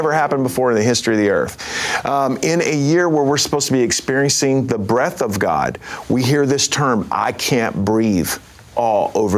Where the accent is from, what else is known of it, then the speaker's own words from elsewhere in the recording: Texas, United States; I'm from Texas, so I like to say the whole enchilada.